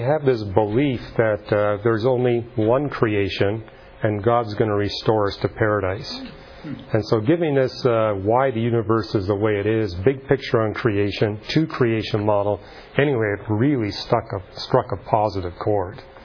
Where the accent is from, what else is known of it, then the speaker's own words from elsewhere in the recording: British Columbia, Canada; And I talked about how I was raised in British Columbia.